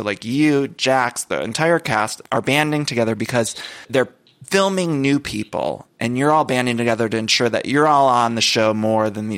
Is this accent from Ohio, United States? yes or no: yes; Cleveland, Ohio, United States; I'm from Cleveland.